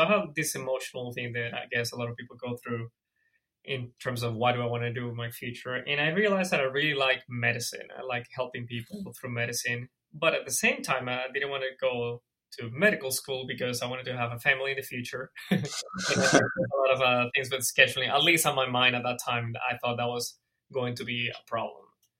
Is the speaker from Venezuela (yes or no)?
yes; Venezuela; Well, I am originally from Venezuela in South America.